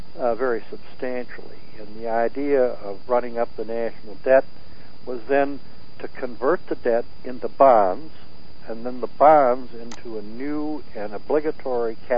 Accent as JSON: {"language": "English", "region": "Minnesota", "country": "United States", "said": "Interestingly, from a Southern sympathetic point of view, it seems odd because I was from Minnesota."}